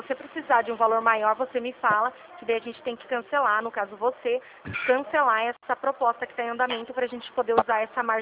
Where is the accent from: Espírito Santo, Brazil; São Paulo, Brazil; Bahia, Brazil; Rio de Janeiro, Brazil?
São Paulo, Brazil; Santa Bárbara d'Oeste; Eu sou de Santa Bárbara, interior de São Paulo.